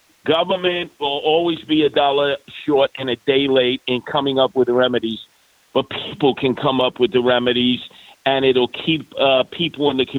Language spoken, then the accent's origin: English; New York, United States; Now, you cut my veins and arteries, I bleed as a New Yorker. But I will tell you this, I'm an American before I'm a New Yorker